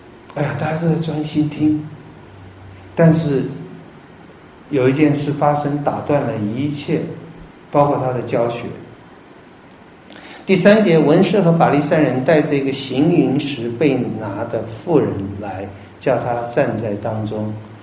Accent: China; 你们看很多的解经书可能会讲到说，抓奸要抓双，而不是说解经书会这样讲，我们中国人也会这样讲。

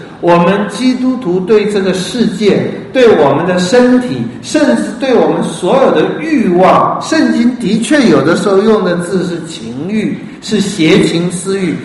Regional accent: China; 当我们爱国爱民的时候，我们中国也会说这很伟大

